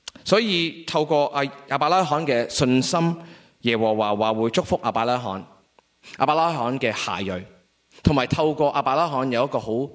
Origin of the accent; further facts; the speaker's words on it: China; 那我们其实想回作为中国人，中国人呢